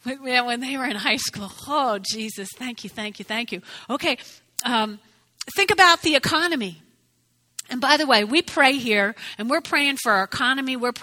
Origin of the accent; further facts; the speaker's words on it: New Jersey, United States; Now, I grew up in North Jersey. Mom and Dad had six kids